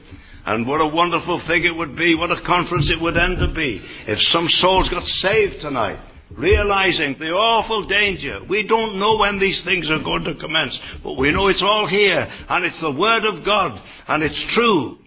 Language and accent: English; England, United Kingdom; Bonnie Scotland, where I live these days. I'm an Englishman, of course.